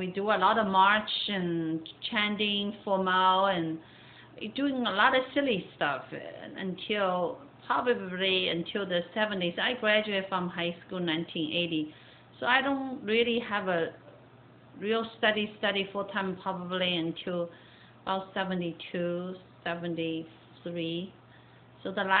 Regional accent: California, United States; They find out we're from California, you know, your dad is white, they still treat him very differently.

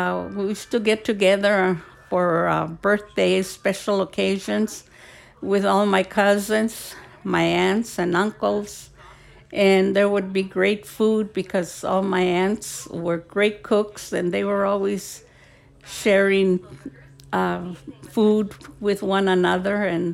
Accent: Ventura, California, United States; born there; Well, I was born in 1940 in Ventura, California.

